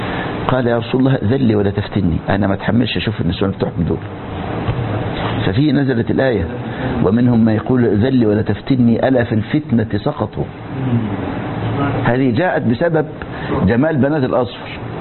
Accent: Egypt; بل يعني اذكر موقف حدث عندنا في مصر.

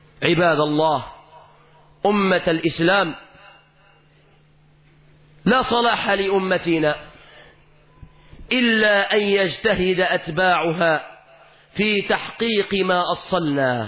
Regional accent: Egypt; اللهم احفظ بلادنا مصر من الفتن ما ظهر منها وما بطن،

